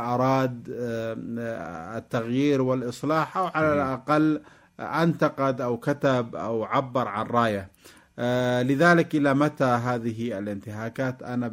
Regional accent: Yemen; لكني لم أدين هذه العملية باعتباري حتى يمني

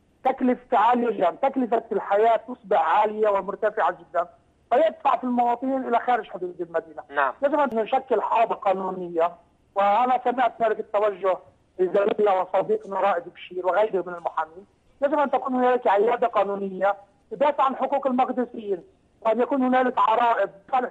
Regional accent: Palestine; لا يمكن لنا أن نوفر بائل. نحن كفلسطينيين على الاحتلال وبلدية الاحتلال أن توفر بائل

